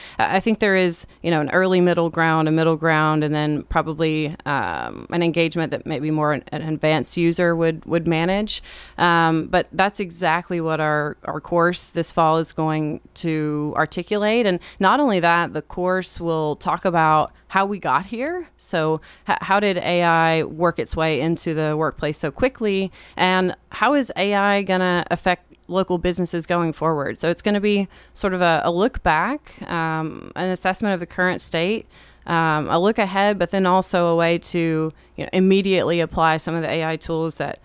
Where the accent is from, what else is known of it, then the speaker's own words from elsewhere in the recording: Tennessee, United States; so it was really exciting for me to get to come back to my home state. I'm originally from Sumner County.